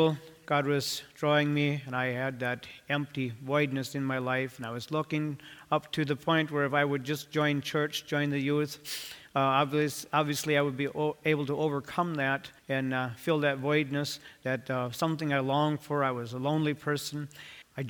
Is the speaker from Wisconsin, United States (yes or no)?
yes; Medford, Wisconsin, United States; also born or lived in Chautauqua, Wisconsin / Turtle Lake, Wisconsin; from Turtle Lake, Wisconsin, but I was born in Medford, Wisconsin, the oldest Old Order Amish community in the state of Wisconsin. Lived there till I was about 11 years old.